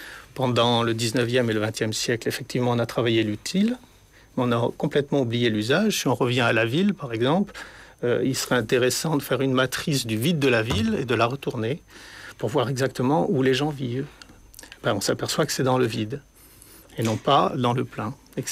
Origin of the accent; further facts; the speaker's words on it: Madagascar; c'était des matériaux qui m'intéressaient pour des raisons d'origine, puisque je viens de Madagascar.